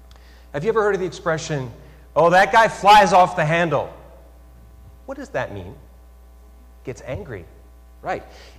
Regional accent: Red Deer, Alberta, Canada; As you all know, I'm Canadian. I grew up in Alberta.

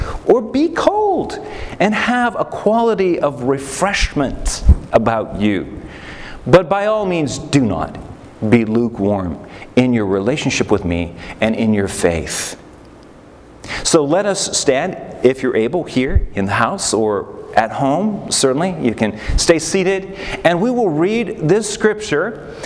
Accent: Canada; Now, I grew up in Canada

